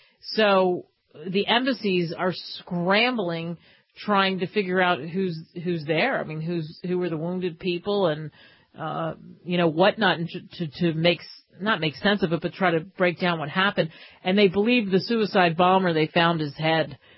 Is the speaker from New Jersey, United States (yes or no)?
yes; New Jersey, United States; You know, I grew up in Jersey. Am I living there right now? When was the last time I lived there?